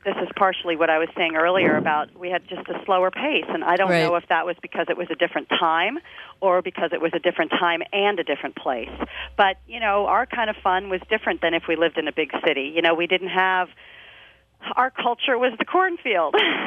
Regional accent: Ames, Iowa, United States; we don't really say, I'm from Annapolis or I'm from Maryland. I'm from Iowa. I'm from Ames.

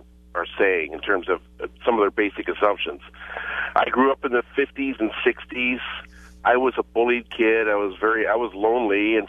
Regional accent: the South, United States; I grew up in the South. There were guns all around me, including in my own house.

